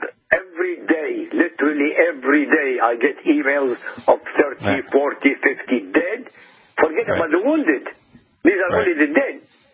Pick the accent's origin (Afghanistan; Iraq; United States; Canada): Iraq; I come from Iraq. There used to be 150,000 Jews, descended from 2,500 years. There are no Jews left in Iraq.